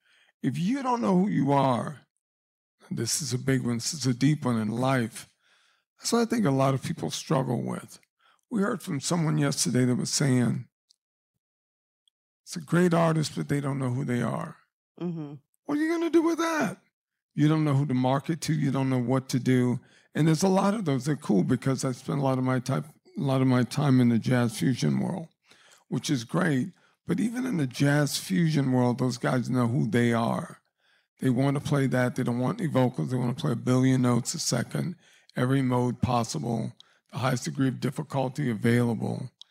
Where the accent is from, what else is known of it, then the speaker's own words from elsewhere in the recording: Louisiana, United States; You know, growing up in Louisiana, one of the greatest things for me, that it's kind of a potpourri or gumbo of music.